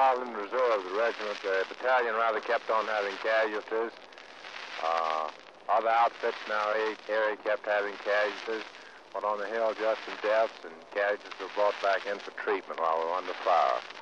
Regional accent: New York City, New York, United States; 325 East 72nd Street, New York City.

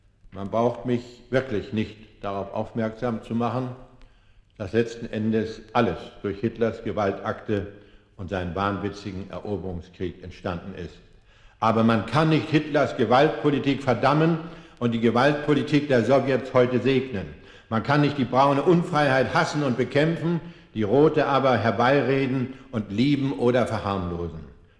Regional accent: Germany; ich bin ein Deutscher

